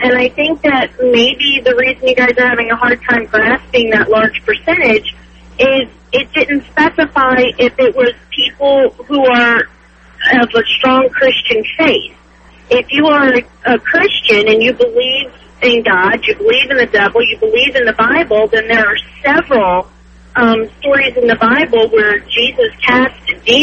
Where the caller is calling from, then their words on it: Washington, District of Columbia, United States; I'm actually driving. I'm in D.C.